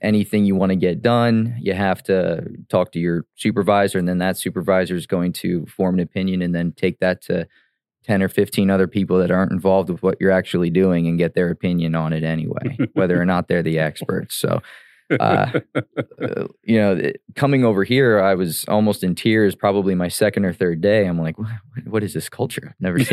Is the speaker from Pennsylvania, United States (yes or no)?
yes; Reading, Pennsylvania, United States; But no, I was born in Pennsauken, New Jersey, lived there till about 97. And then parents, moved the family over here to Reading and been here ever since.